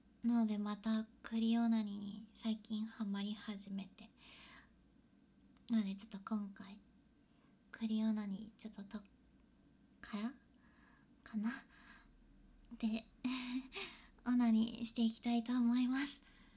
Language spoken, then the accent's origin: Japanese; Tokyo, Japan; 出身は東京都です。